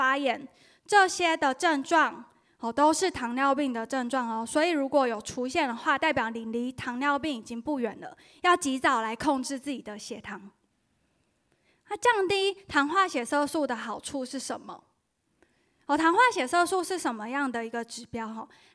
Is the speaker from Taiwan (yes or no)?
yes; Taiwan; 那我是来自于台湾的，希望呢大家有机会呢也可以去台湾旅游